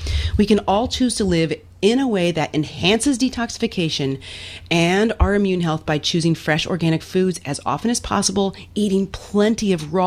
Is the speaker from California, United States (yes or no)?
yes; Los Angeles, California, United States; I am from Los Angeles.